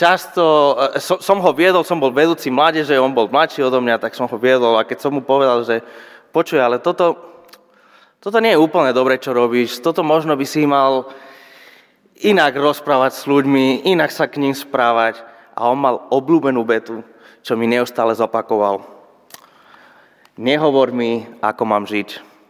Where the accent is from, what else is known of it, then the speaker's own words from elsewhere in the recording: Spain; Slovak is a second language; now in Slovakia; A pochádzam zo Španielska, inak to asi za tých 11 rokov, čo som na Slovensku